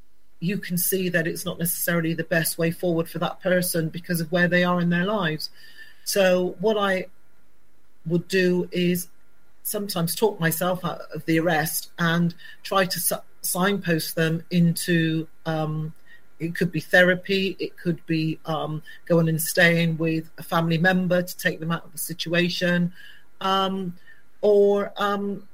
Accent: Bristol, South West England, United Kingdom; I grew up in Bristol. I'm the youngest of six children.

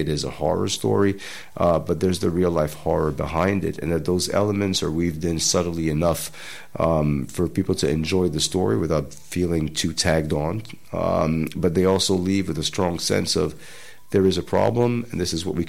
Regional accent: Paris, Île-de-France, France; also born or lived in New York, United States; I was born in New York and grew up in Paris, but my father is Senegalese from the coastal areas. And my mother is half Senegalese, born in France. But her father is also Fulani, so that's why I'm part Fulani myself.

